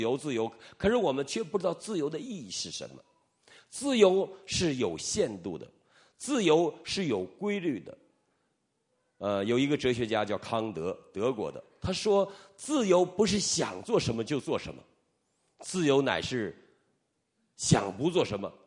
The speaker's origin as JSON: {"language": "Chinese", "region": "Northeast China", "country": "China", "said": "那么我们中国人不一定哦，中国人爸爸最心疼的小儿子老儿子，我东北叫老儿子，我就是老儿子"}